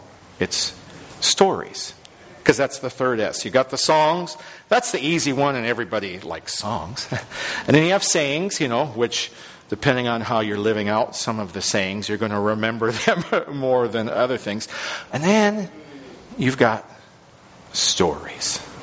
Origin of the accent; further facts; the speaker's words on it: Camano Island, Washington, United States; to see images that I had never seen before growing up on Kamino Island of just the horrors of war and World War II